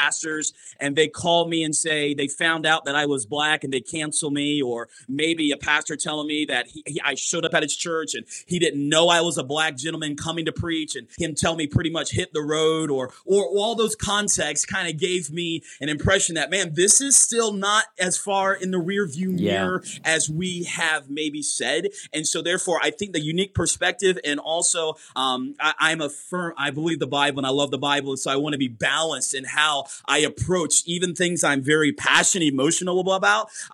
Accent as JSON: {"language": "English", "region": "North Carolina", "country": "United States", "said": "I am from North Carolina and I have the opportunity to travel out from there."}